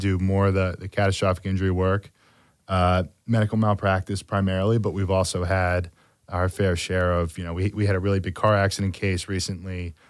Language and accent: English; West Chester, Pennsylvania, United States; now in Havertown, United States; So I'm actually out in Havertown now. So I was born in Havertown, moved to Westchester, grew up there.